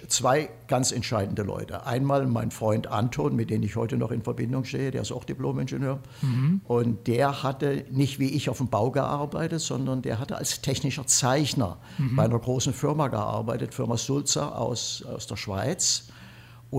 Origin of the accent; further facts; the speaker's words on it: Dresden, Saxony, Germany; Und wir sind ja aus Dresden